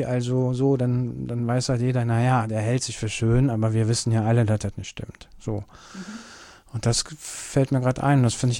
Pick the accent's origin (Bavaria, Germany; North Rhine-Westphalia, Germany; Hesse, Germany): North Rhine-Westphalia, Germany; Kürten; Also zu Hause, ich komme ja aus Kürten